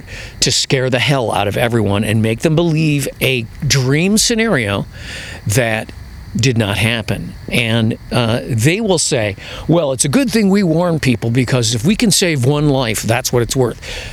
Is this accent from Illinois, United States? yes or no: yes; Chicago, Illinois, United States; just as we did when I was growing up in Chicago, I saw them when I was a kid